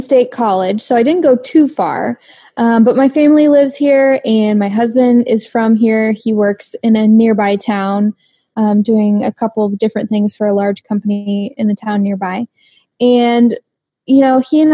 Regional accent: Jacksonville, Illinois, United States; I still live where I grew up. I'm from a town called Jacksonville, Illinois, which is in the middle of Illinois, not far from the capital city of Springfield. But it's very rural.

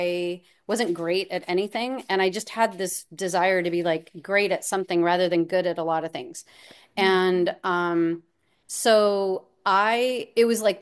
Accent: Hawaii, United States; in Hawaii.

